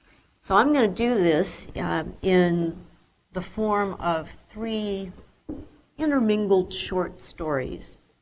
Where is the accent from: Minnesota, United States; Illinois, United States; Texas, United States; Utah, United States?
Illinois, United States; And I grew up in Northern Illinois, so I'd never spent any time in either.